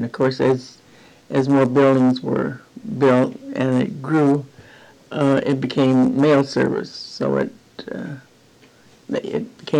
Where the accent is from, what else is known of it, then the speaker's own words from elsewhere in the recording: Champaign, Illinois, United States; born there; I was born here in Champaign, November 24th, 1913.